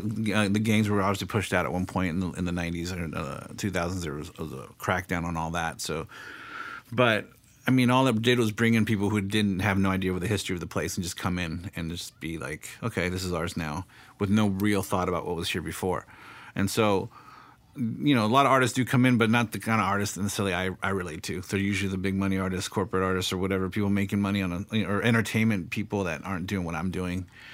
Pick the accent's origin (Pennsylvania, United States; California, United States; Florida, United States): California, United States; I'm from the South Bay, so everything was punk rock pretty much, 80s and 90s, you know, the grunge, I guess, a little bit. But it's always been a punk rock town because